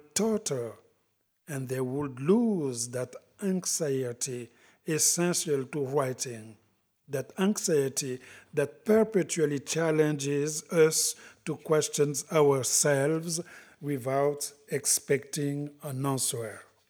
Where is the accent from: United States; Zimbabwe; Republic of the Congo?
Republic of the Congo; and I'm from Congo Brazzaville, the smallest one.